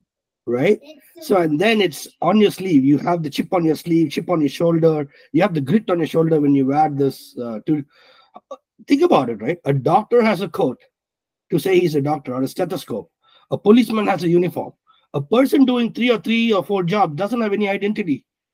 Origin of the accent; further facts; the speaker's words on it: Detroit, Michigan, United States; I'm in Detroit. I'm from Detroit. I have the grit and I wear my grit.